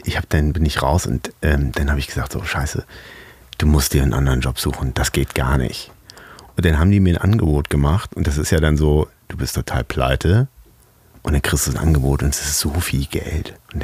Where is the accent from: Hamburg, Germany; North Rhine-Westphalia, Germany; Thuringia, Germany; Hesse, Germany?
Hamburg, Germany; ich bin Hamburger